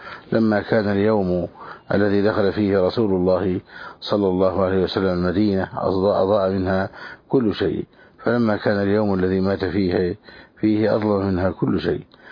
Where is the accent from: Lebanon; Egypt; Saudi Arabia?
Egypt; عندنا في مصر